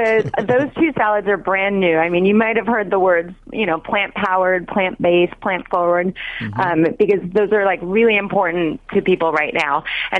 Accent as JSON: {"language": "English", "town": "Los Angeles", "region": "California", "country": "United States", "tie": "born or raised there", "said": "Well, so I did grow up in L.A. I grew up shopping at Gelson's, but I did go to UC Berkeley for all of my schooling."}